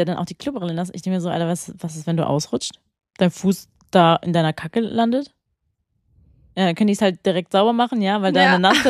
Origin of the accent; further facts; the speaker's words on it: Philippines; Weil wir sind halt auf den Philippinen aufgewachsen.